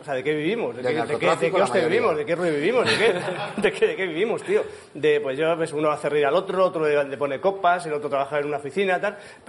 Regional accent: Soria, Castile and León, Spain; Y fui feliz en Nueva York y fui feliz en mi pueblo de Soria.

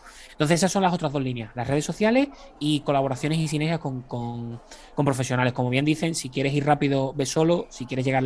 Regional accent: Seville, Andalusia, Spain; Yo soy de Sevilla.

